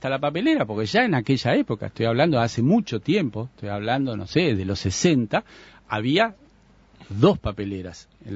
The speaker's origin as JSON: {"language": "Spanish", "region": "Montevideo", "country": "Uruguay", "tie": "born or raised there", "said": "yo nací en Malvin y fui hasta mis 13, 14 años, yo qué sé, desde octubre hasta marzo, abril, a la playa en Malvin."}